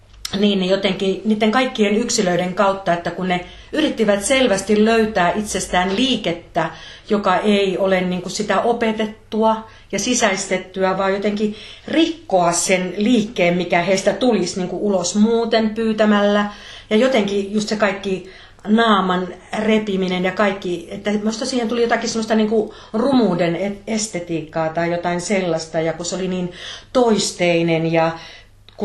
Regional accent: Northern Finland, Finland; kun mäkin tulen Pohjois-Suomesta

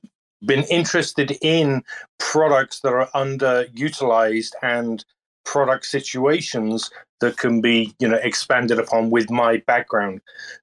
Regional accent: United Kingdom; I'm British, and I prefer Vim as my editor.

